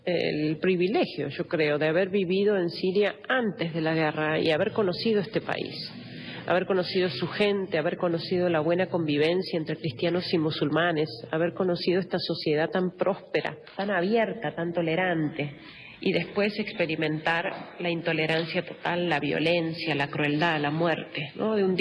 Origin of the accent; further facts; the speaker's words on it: Argentina; Yo pertenezco a la familia religiosa del Verbo Encarnado, soy argentina, pero somos misioneros y tenemos comunidades en varios países de Medio Oriente. Llegué en 2011, antes de que empezara la guerra.